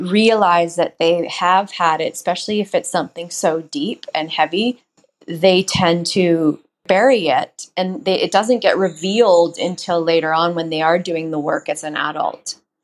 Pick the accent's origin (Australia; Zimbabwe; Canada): Canada; Edmonton, Alberta; born there; Yeah, I was born in Edmonton, Alberta